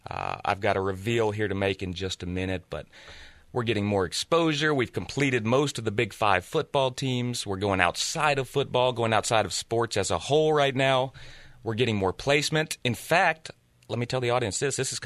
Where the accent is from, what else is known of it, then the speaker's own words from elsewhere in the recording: Dothan, Alabama, United States; now in Huntsville, United States; We're a proud North Alabama company. Started here from day one. I grew up in Dothan. Okay. Moved to Huntsville not long ago, maybe 10 years ago, Sarah.